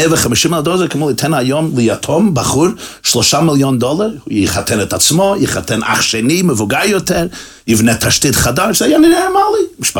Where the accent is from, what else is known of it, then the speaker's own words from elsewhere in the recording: Brooklyn, New York, United States; וזהו, גדלנו בקרונהייטס בברוקלין.